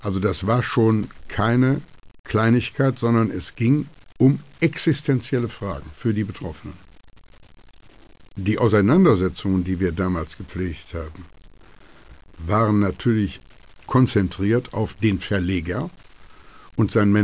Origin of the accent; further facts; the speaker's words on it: Wuppertal, North Rhine-Westphalia, Germany; in meiner Heimatstadt Wuppertal